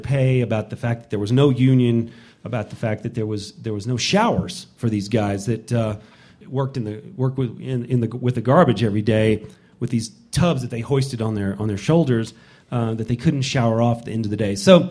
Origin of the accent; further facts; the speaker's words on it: Memphis, Tennessee, United States; about a city that I know and love, Memphis, where I grew up, and an event that just shook my hometown to its very core.